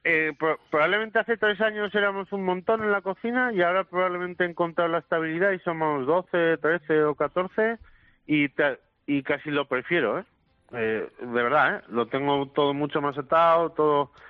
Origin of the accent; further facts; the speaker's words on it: Aragon, Spain; Soy maño, allí salimos con frío, allí fabricamos el frío.